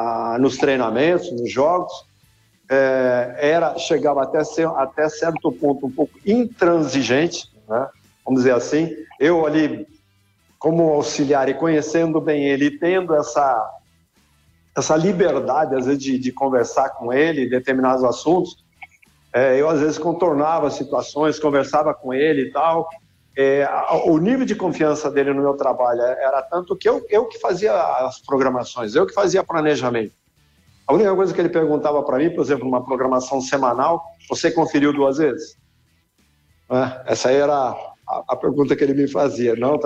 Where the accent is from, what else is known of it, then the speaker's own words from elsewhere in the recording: Santana de Parnaíba, São Paulo, Brazil; born there; Eu, por coincidência … nasci em Santana de Parnaíba, né? Minha família é de Santana de Parnaíba